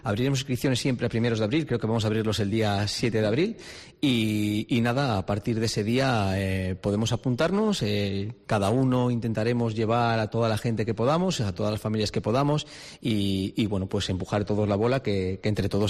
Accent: Cantabria, Spain; que somos cántabros y somos fuertes para poder venir

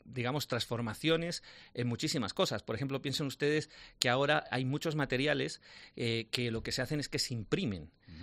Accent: Granada, Andalusia, Spain; tampoco somos muchos los granadinos que tenemos una experiencia internacional y tenemos las ganas de volver aquí

